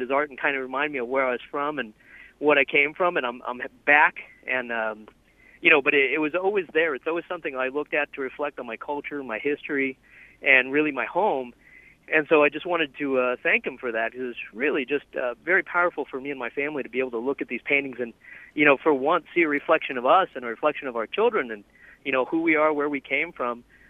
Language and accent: English; San Antonio, Texas, United States; moved away as an adult; I'm from the South Side, grew up in the South Side, went to high school, went out to Guadalupe Cultural Arts Center, worked there as a kid, and then I... as an adult left, and I went to Hawaii and Alaska and Micronesia